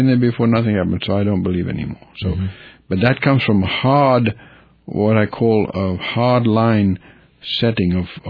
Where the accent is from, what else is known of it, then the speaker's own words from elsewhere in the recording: Kenya; when I was growing up in Kenya